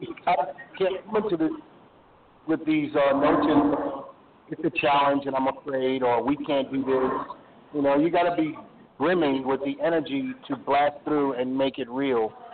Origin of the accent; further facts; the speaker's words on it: Beaufort, South Carolina, United States; Shot my hometown in Beaufort, South Carolina, too.